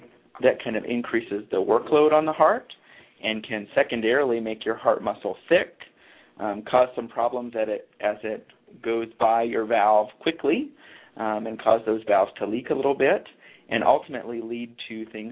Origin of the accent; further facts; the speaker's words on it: Ohio, United States; So I'm originally from Ohio